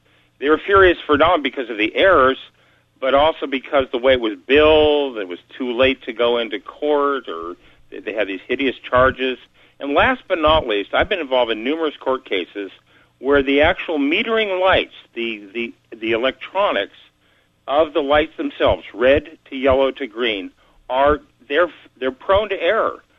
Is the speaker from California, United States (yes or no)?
yes; California, United States; now in Eureka, United States; Hi, I'm from the San Francisco Bay Area, and I have a couple of observations.